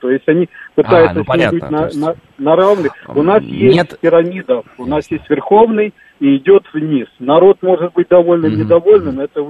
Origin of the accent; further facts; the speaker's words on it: Ukraine; now in Russia; Я из Украины приехал 20 лет назад